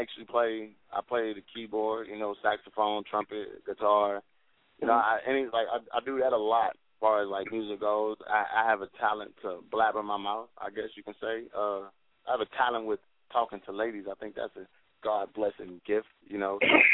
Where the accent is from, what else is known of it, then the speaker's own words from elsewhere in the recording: Ohio, United States; I actually got to go back to Ohio. My hometown is asking me to come do a show Thursday, Friday, and Saturday of next month.